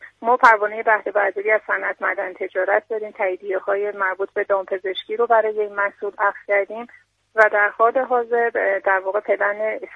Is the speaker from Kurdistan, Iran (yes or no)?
no; Zanjan, Zanjan Province, Iran; خب من توی زنجان ساکنم و خودم هم اهل زنجانم